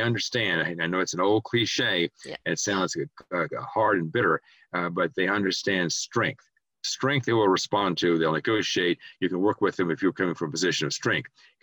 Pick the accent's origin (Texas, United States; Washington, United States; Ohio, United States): Texas, United States; I'm from Texas, and I volunteered for the Vietnam War and volunteered for the infantry and whole thing, in part because of the heritage of the Alamo.